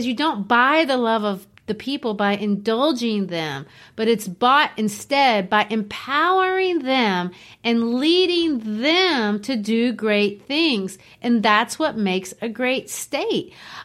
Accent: Brazil; moved away as an adult; also born or lived in Arkansas; I grew up in Brazil, and in Brazil, people don't have guns.

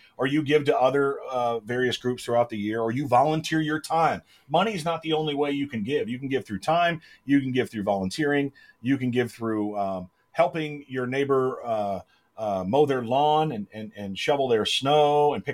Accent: United States; Who want to, you know, I'm an American and I'm free and this is freedom.

